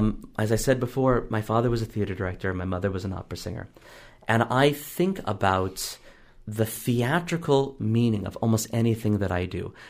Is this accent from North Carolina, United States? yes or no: no; St. Louis, Missouri, United States; I grew up in St. Louis when Leonard Slatkin was music director. And this was I lived two blocks from him.